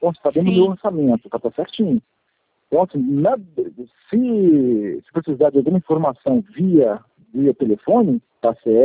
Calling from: Aracruz, Espírito Santo, Brazil

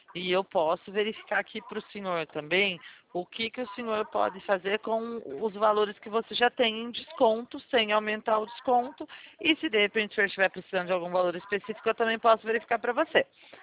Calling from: Limeira, São Paulo, Brazil; eu falo de Limeira, sou da Poupa-Crédito de Limeira.

